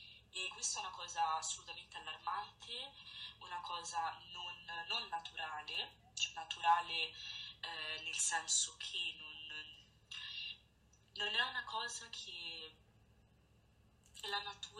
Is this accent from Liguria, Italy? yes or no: yes; Liguria, Italy; also born or lived in Rome; ho 24 anni e sono originaria della Liguria, però ho abitato per diversi anni a Roma